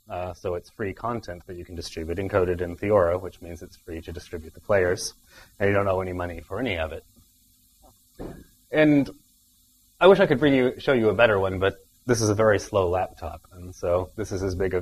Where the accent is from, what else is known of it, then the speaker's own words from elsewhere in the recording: Vancouver, British Columbia, Canada; I come from Vancouver on the western edge of Canada